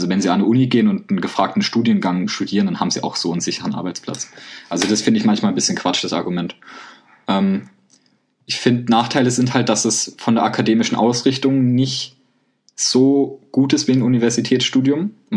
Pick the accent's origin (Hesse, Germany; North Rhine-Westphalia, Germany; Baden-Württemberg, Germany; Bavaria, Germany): Baden-Württemberg, Germany; ich komme aus Baden-Württemberg